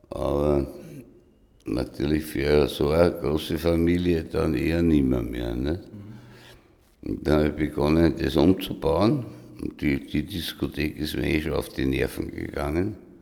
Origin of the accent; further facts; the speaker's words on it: Wolfsgraben, Lower Austria, Austria; Der Wienerwald ist meine Heimat. Wolfsgraben, ich weiß nicht. Also ich komme immer wieder hin.